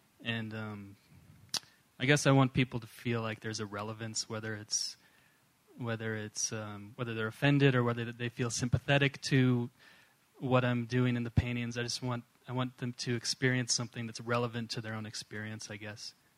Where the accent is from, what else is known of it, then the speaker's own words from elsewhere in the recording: United States; I felt like it was a responsibility for me as an American artist at that time to do that.